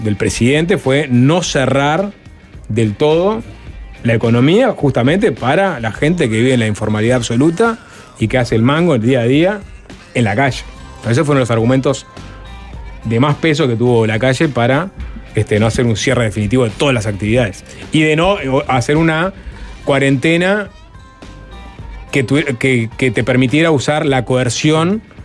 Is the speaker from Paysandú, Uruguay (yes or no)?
yes; Paysandú, Uruguay; yo soy de Paysandú, todos los meses viajo a Montevideo y en Positos, barrio donde tengo un apto